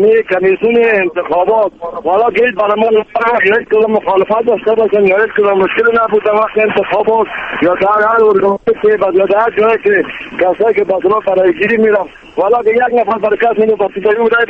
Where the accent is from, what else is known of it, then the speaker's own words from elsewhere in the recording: Afghanistan; ما افغان هستم، از افغانستان هستم.